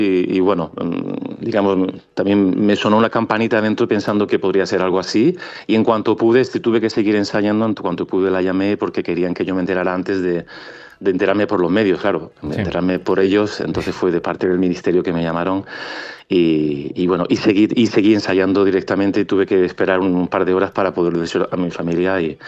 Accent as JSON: {"language": "Spanish", "town": "Granada", "region": "Andalusia", "country": "Spain", "said": "poder clausurar el Festival de Granada, de mi tierra"}